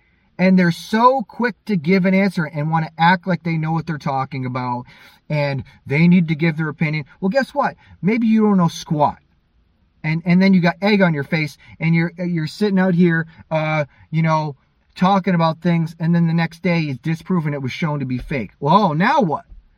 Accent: United States; I'm from America, so I'm talking about my experience here.

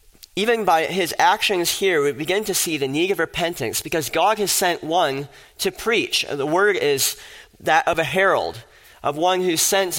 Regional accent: Fargo, North Dakota, United States; I remember years ago when the President George W. Bush came to my hometown of Fargo, North Dakota

